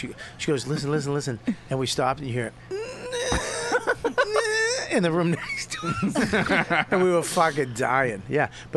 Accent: Medford, Massachusetts, United States; Really? I grew up in Medford.

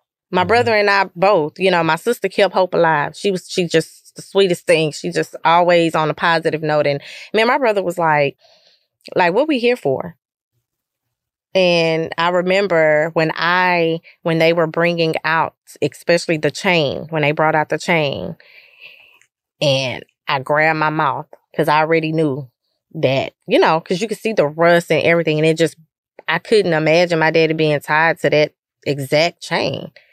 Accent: Lufkin, Texas, United States; I grew up in Lufkin, but I never really experienced any racial division

